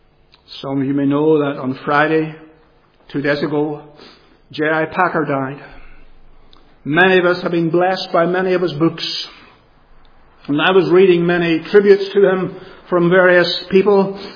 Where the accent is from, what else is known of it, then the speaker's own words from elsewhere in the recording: Northern Ireland, United Kingdom; Ourselves as Northern Irish Protestants. I often hear and see a certain pride. We are not those other people.